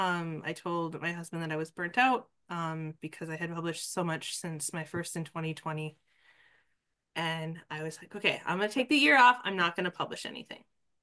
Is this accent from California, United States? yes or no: no; Iron River, Michigan, United States; So I was born and raised in Iron River, Michigan. And I grew up in a really big family, extended family, I should say.